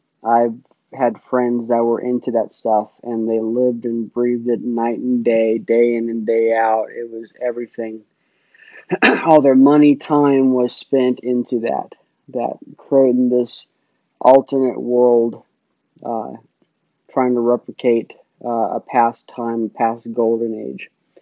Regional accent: United States; I'm proud to be an American. I thank God that I have the blessings that I do because I'm an American

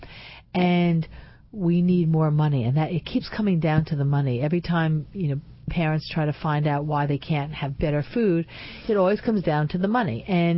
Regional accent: New York, United States; As a New Yorker, I know Senator Gillibrand's office

